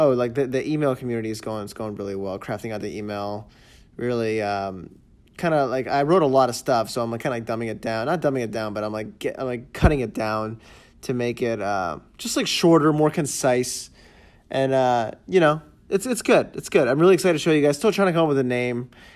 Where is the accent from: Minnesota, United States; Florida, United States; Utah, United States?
Florida, United States; Miami; born there; I was born in Miami, but I still hate it.